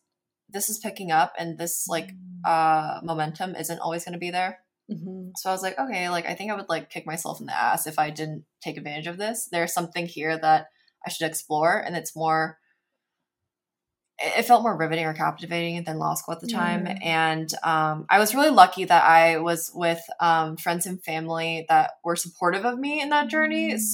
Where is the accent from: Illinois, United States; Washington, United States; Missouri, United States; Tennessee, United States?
Tennessee, United States; now in Los Angeles, United States; I'm Korean American. I grew up in Tennessee, but I'm in LA.